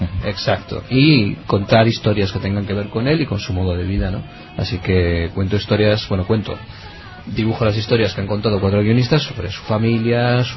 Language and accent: Spanish; Vitoria, Basque Country, Spain; yo también soy de Vitoria.